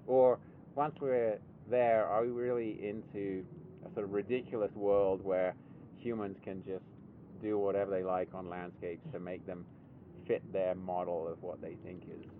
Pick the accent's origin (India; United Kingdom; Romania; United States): United Kingdom; England; So as Marisa said, I'm from Europe, from England, and I've got really interested recently in the rewilding that Europeans are doing